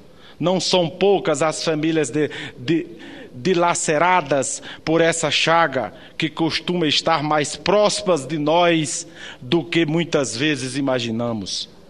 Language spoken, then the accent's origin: Portuguese; Paraíba, Brazil; born there; o meu estado natal, a nossa querida Paraíba.